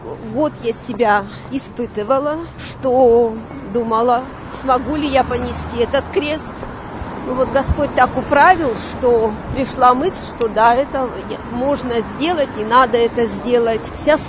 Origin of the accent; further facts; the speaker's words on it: Shadrinsk, Kurgan Oblast, Russia; город Шадринск. Я к вам из Шадринска приехала.